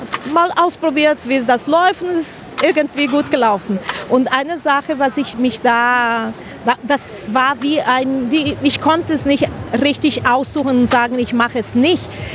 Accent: Brazil; also born or lived in Honduras; ich komme aus Brasilien.

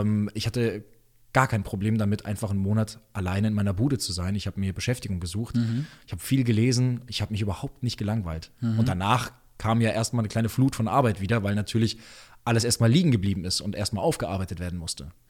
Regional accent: Munich, Bavaria, Germany; now in Berlin, Germany; Als Münchner kommt man sehr schwer irgendwie aus seinem Nest raus. Man wächst ja sehr gut behütet auf

